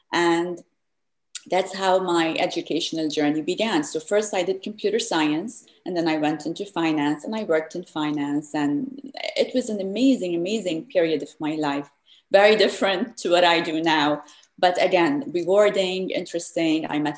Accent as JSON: {"language": "English", "region": "England", "country": "United Kingdom", "tie": "born or raised there", "also_born_or_lived": "West Africa", "moved": "as an adult", "lives_now": "Florida, United States", "said": "I was brought up in many different places. I was born in West Africa. Mm-hmm. Then I grew up in England. I studied there. And then I moved to the States 17 years ago. So I've been in Florida for 17 years now."}